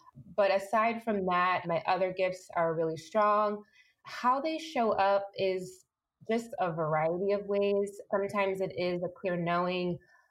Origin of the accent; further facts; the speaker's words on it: Michigan, United States; I grew up mostly in Michigan, in the Midwest. So I'm a Midwest girl.